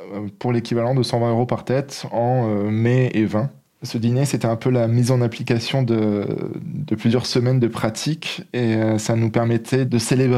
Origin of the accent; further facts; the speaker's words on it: France; On vient des quatre coins de la France.